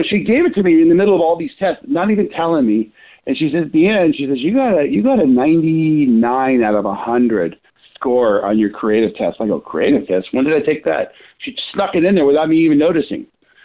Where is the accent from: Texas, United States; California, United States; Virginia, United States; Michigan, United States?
California, United States; I just love sunsets, being a Californian. So we see a lot of beach sunsets all the time.